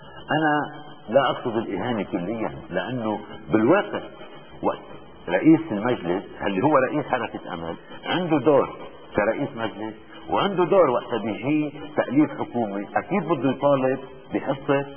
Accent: Lebanon; بس قلت له كلبناني

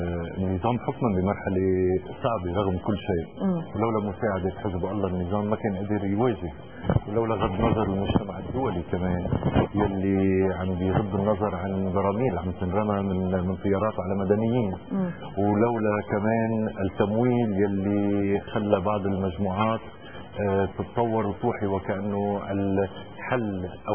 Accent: Tripoli, North Governorate, Lebanon; مثل اللي عم نشوفه نحن عندنا بطرابلس

